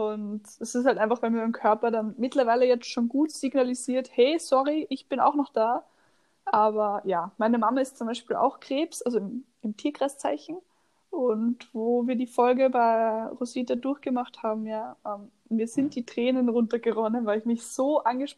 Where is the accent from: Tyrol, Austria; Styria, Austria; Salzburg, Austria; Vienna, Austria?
Vienna, Austria; Also wenn du mal bei uns in Wien bist, ich muss dir den zeigen